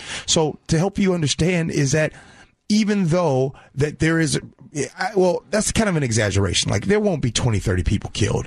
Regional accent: Chicago, Illinois, United States; Example, in 1992, when I was growing up in Chicago, 1992, the murders in that year were close to 1,000 murders.

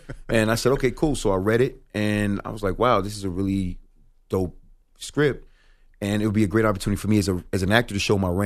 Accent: Virginia, United States; I can't. I'm from Virginia.

